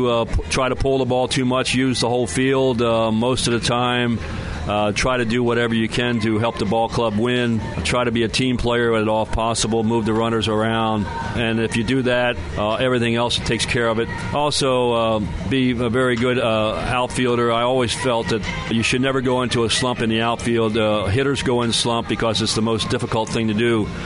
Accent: Baltimore, Maryland, United States; Baltimore would be the place where I would like to get it because that's my hometown.

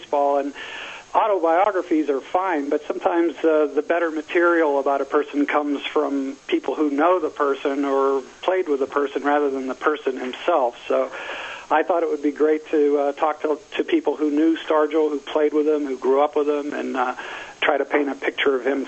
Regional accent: Pittsburgh, Pennsylvania, United States; I grew up in Pittsburgh, so I was a big Pirates fan

